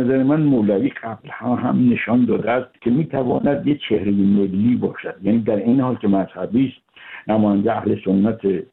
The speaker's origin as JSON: {"language": "Persian", "country": "Iran", "said": "ما ایرانیم، چه شیعه چه سنی چه بهایی"}